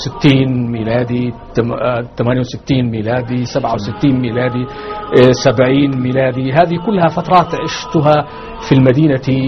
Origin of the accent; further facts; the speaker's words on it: Keren, Anseba, Eritrea; كان أول رمضان صمته في بلدي إريتريا في مدينة تدعى كرن تقع غرب العاصمة الإريترية أسمرة تبعد عنها 90 كيلومتر وهي مدينة إسلامية في غالب سكانها وإن كان هنالك سكان مسيحيون